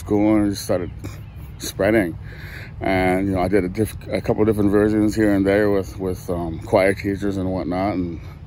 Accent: Vancouver, British Columbia, Canada; Yeah, I grew up East Vancouver, went to Britannia Elementary and Secondary, grad 96.

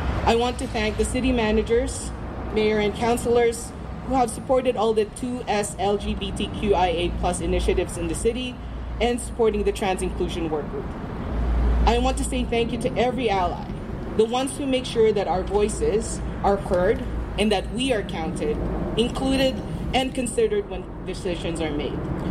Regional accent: Philippines; Anyways, that's your signal that you know that I am Filipino.

